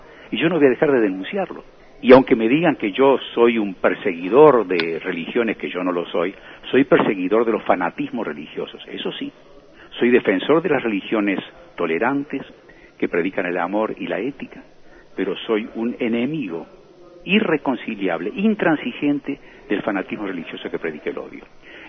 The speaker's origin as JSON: {"language": "Spanish", "country": "Argentina", "said": "Y yo, como argentino, que soy hijo de extranjeros que vinieron a este país y que aquí mis padres tuvieron que aprender el español"}